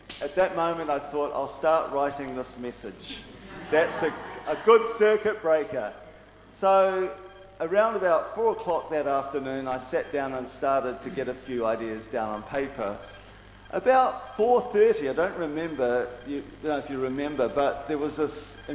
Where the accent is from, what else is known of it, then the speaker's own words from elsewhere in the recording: Australia; I am Australian after all.